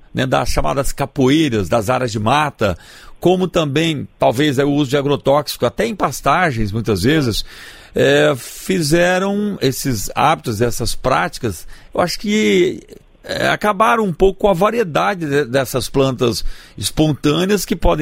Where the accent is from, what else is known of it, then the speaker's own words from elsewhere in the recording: Minas Gerais, Brazil; eu também sou de Minas, eu sou de Minas